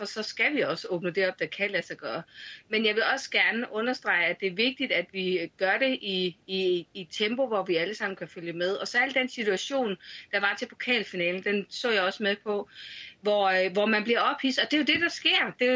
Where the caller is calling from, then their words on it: Skagen, North Denmark Region, Denmark; Jeg er med her fra Skagen, så jeg håber, at forbindelsen holder.